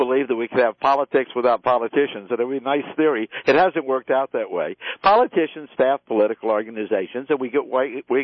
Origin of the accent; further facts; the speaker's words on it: Louisiana, United States; also born or lived in Mobile, Alabama; I mean, I was born in Mobile, but I was raised in Louisiana from 8 years all the way through college. Pearl River, Slidell, New Orleans, all places totally devastated by this event.